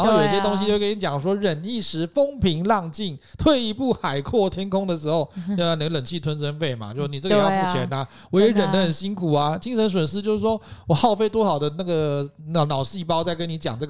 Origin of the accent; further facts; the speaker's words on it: Taiwan; 这个我们台湾这边也有一个类似的、就是说以前小时候我们都不爱吃苦瓜